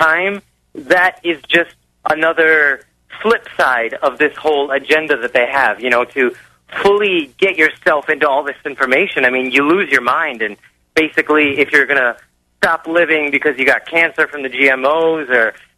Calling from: Wisconsin, United States; I'm calling from Wisconsin

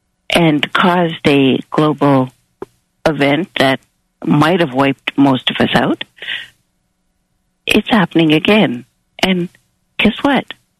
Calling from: Canada; I am calling in from the Great White North.

